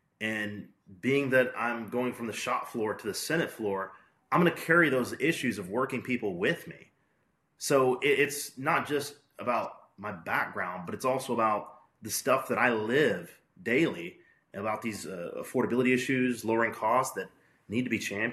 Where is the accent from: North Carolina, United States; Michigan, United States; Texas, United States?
Texas, United States; I can only say that me as a Texan and as a hardworking man, I know that hard work paid off because I stayed local.